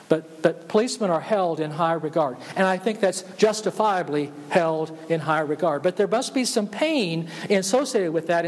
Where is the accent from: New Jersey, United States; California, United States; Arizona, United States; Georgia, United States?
Georgia, United States; Forest Park; I'm from Forest Park, Georgia, and in July of 1964, I went to get my first driver's license